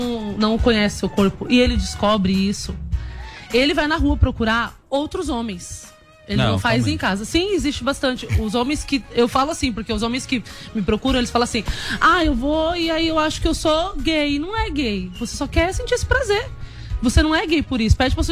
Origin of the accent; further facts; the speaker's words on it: São Paulo, Brazil; Eu sou daqui da periferia de São Paulo, Grajaú. Oh, extremo Grajaú. Sul de São Paulo.